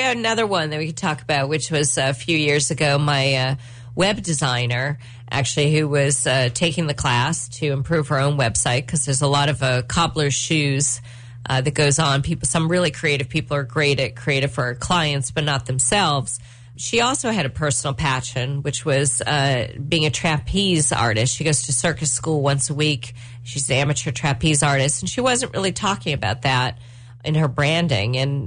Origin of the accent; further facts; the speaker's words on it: Westchester, New York, United States; You know, we could talk about growing up in Westchester.